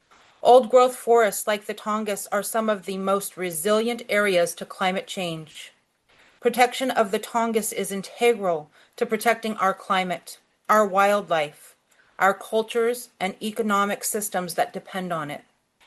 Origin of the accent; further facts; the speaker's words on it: Alaska, United States; I am from the Duck Dane Tan or Kittiwake clan, and my spirit was born in Glacier Bay. I am a Tlingit matriarch in a long line of proud matriarchs.